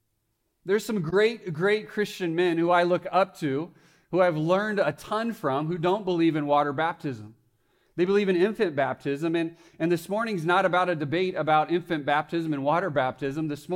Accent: Fresno, California, United States; Well, growing up in Fresno, California with three brothers

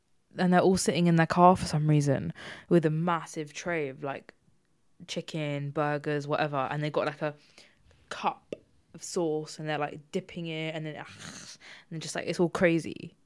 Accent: United Kingdom; I'm British.

